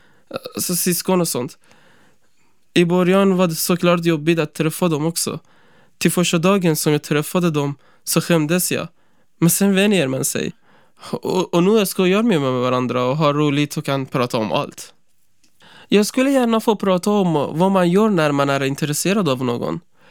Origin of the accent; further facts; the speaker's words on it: Iran; Swedish is a second language; also born or lived in Afghanistan; now in Sweden; jag bor i Uppsala. Jag är 17 år. Jag har bott i Sverige snart i 3 år. Ursprungligen är jag från Afghanistan, men jag har vuxit upp i Iran.